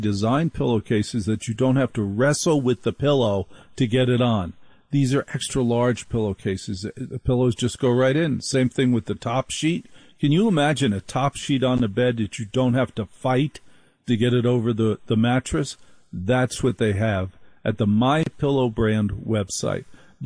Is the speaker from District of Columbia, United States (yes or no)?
no; New Jersey, United States; And I went to college in Syracuse. I grew up in North Jersey.